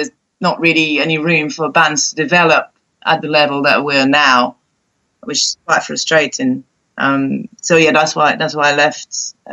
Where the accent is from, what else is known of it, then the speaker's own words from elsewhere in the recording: Canada; I'm from Canada, so obviously, you know, all my families and friends got into it